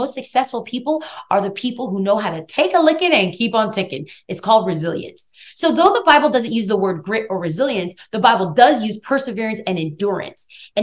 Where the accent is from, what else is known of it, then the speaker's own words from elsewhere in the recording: East Los Angeles, California, United States; So I grew up in East Los Angeles, California. I have like a very different upbringing, like I kind of mentioned before.